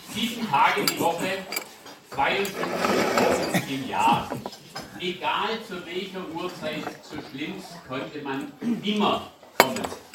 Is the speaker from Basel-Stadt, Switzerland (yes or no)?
yes; Basel, Basel-Stadt, Switzerland; Ich bin auch ein Basler, habe aber festgestellt, als ich in Basel auf die Welt kam, das war gerade die Zeit, wo die Ann in England war.